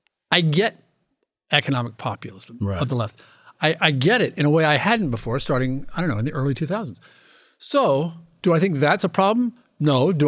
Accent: Nebraska, United States; now in New York City, United States; It's a recent tick of mine to say I was born and raised in Nebraska. But I think it does distinguish me from people who grew up in New York City.

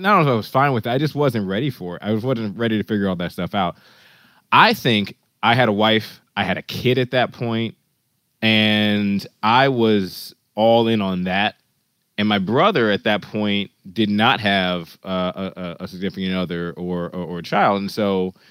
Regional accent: Chicago, Illinois, United States; we grew up outside Chicago for the first 10 years of my life, and those are my sweetest childhood memories.

